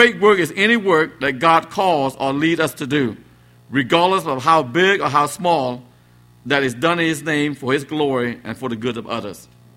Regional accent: United States; now in Cambodia; I grew up here in America and we now live in Cambodia

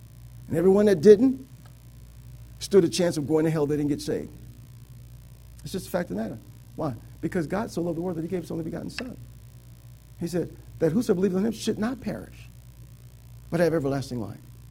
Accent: Joliet, Illinois, United States; I'm from Joliet. That's where prisoners are at.

